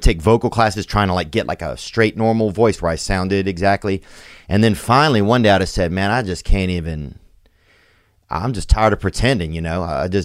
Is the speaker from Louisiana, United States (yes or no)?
yes; Louisiana, United States; also born or lived in Los Angeles; now in Nashville, United States; I still have my place in Los Angeles, and I'm from Louisiana originally